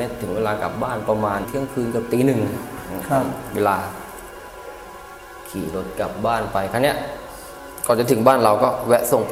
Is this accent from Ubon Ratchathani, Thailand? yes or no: no; Lopburi, Thailand; ที่ลพบุรีบ้านเกิดเรา